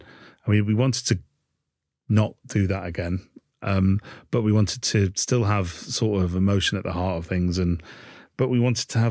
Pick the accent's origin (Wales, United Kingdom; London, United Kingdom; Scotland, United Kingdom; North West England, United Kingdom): North West England, United Kingdom; Manchester; It came from being a Mancunian and using the overly using the word ace.